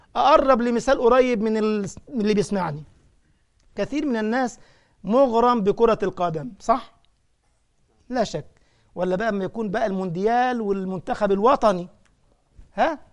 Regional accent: Egypt; طبعا عندنا في مصر حاجه تانية، الاهلي والزمالك دي حاجه بقى يعني

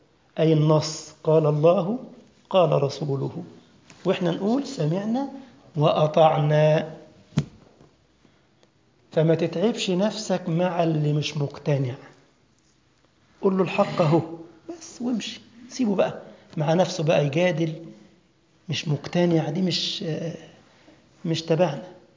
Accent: Egypt; في القبر عندنا في مصر والله، عاملينه موميا كده في المتحف عندنا

